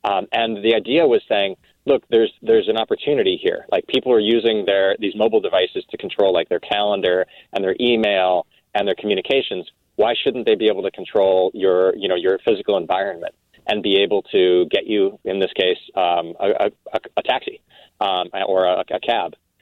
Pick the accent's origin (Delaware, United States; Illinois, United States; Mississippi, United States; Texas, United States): Texas, United States; El Paso; also born or lived in Midwest; I was born in the Midwest, and when I was very young, my folks, my mom went to go work for the U.S. military down on the Mexican border in El Paso, Texas, as a doctor.